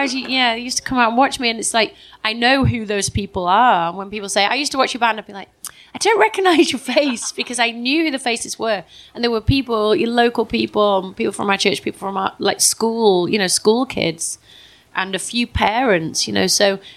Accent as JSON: {"language": "English", "town": "Leeds", "region": "Yorkshire and the Humber", "country": "United Kingdom", "said": "I'm from Leeds, so it's like, wow, I'm in London"}